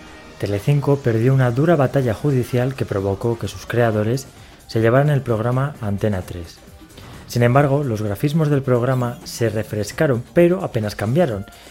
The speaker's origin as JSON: {"language": "Spanish", "town": "Valladolid", "region": "Castile and León", "country": "Spain", "said": "yo, por ejemplo, no soy de Madrid, soy de Valladolid"}